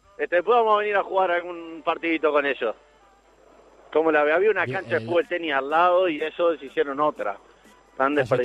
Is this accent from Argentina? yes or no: no; Uruguay; así somos los uruguayos.